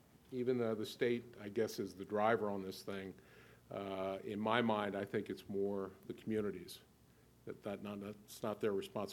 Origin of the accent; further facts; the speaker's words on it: Delaware, United States; I grew up in Delaware. I've gone to the beaches all my life.